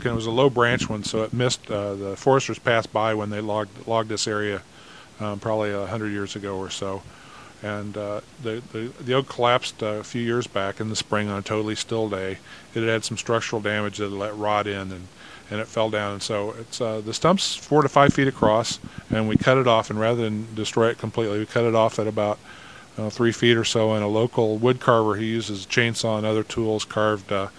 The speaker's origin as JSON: {"language": "English", "region": "Indiana", "country": "United States", "tie": "born or raised there", "said": "I grew up in Indiana and work in an arboretum in the Midwest where I really felt comfortable"}